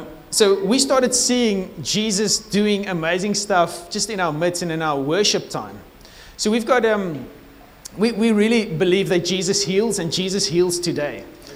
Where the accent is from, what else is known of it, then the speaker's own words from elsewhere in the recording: Tulbagh, Western Cape, South Africa; I grew up in the Boland. Okay … you know where Tolbach is? I grew up in Tolbach.